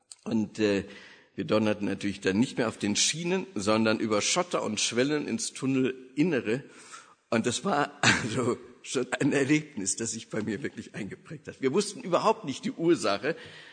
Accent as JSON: {"language": "German", "town": "Wuppertal", "region": "North Rhine-Westphalia", "country": "Germany", "tie": "born there", "also_born_or_lived": "Hagen / Berlin / Hanau / Würzburg", "said": "So, ich bin geboren in Wuppertal und wir waren dann als Pastorenfamilie in Hagen, Berlin, Hanau und Würzburg, alles so größere Städte und die liebe ich auch."}